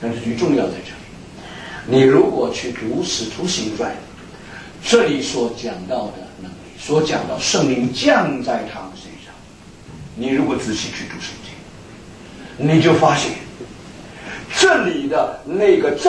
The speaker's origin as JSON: {"language": "Chinese", "country": "China", "said": "今天我们要做见证说，这个能力我们中国人都看见了。"}